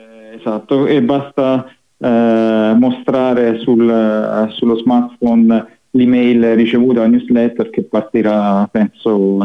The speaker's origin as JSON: {"language": "Italian", "town": "Rome", "region": "Lazio", "country": "Italy", "tie": "born or raised there", "said": "io sono di Roma, cresciuto a Roma"}